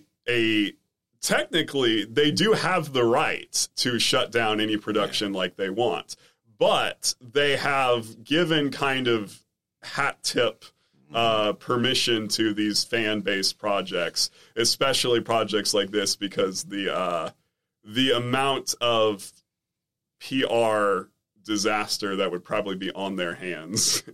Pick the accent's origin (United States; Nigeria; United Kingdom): United Kingdom; England; because as an English person, numbers are not my thing.